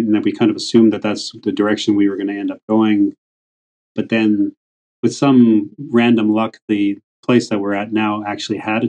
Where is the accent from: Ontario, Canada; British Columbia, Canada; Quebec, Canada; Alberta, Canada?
British Columbia, Canada; now in Australia; But I've been in Australia for 20 years now. So yeah, West Coast Canadian.